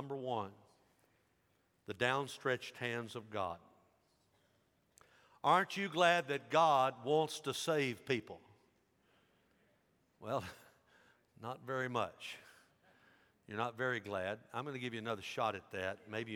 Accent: Dyersburg, Tennessee, United States; When I was growing up in Dyersburg, you like my Dyersburg stories, I hope, because I share a lot of them.

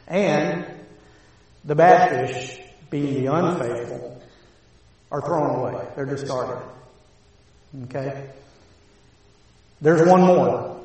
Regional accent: Florida, United States; I grew up in North Florida. We had a lot of net fishing up there.

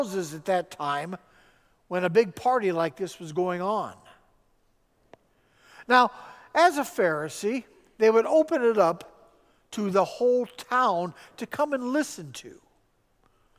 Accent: Detroit, Michigan, United States; And you can imagine me growing up in Detroit at that time, how controversial that was.

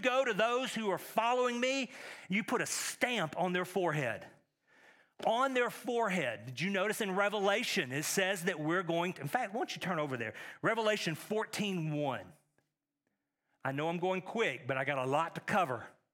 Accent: Texas, United States; I'm from Texas. That's much like a brand.

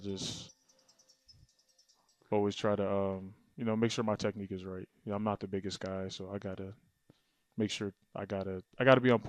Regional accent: Easton, Pennsylvania, United States; I'm from Easton, PA.

